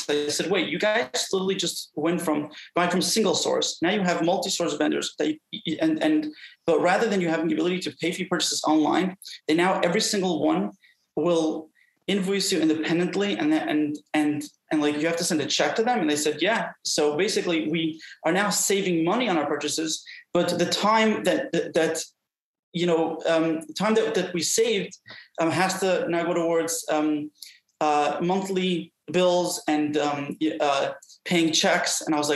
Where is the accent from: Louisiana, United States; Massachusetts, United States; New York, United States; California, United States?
New York, United States; Brooklyn; Yeah, definitely. I was brought up in Brooklyn, New York.